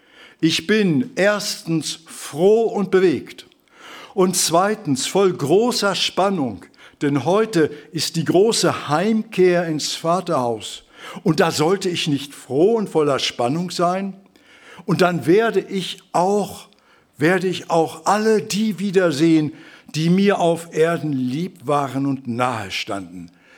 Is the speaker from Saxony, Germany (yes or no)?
no; Lübeck, Schleswig-Holstein, Germany; Ich bin in Lübeck zur Schule gegangen.